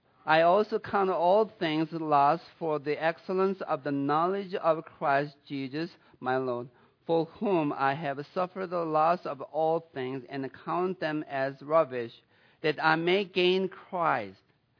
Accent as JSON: {"language": "English", "country": "United States", "tie": "born there", "said": "I've been a Christian all my life because I was born in America."}